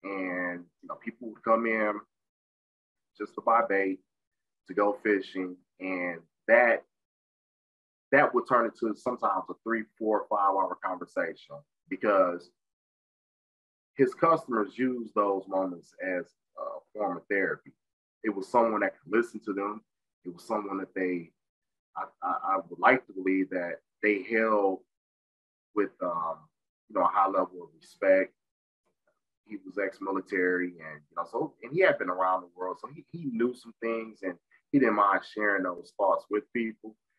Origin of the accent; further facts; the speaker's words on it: Saginaw, Michigan, United States; So I'm originally from Saginaw, Michigan, which is, it's a blue collar town about 90 miles northwest of Detroit.